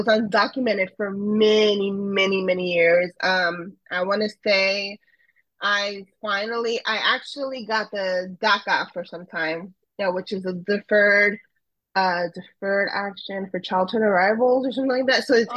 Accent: Florida, United States; also born or lived in Ecuador / New York; I am Ecuadoriana. I'm from Ecuador. I was born there, and I came to the States very little. I was 4 years old. My parents brought me, we lived in New York first for a few years, and then I was raised in South Florida, in a Broward area

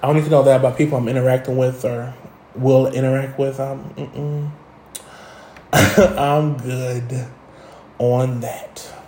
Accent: Indianapolis, Indiana, United States; because I'm from Indianapolis, so we were out all year

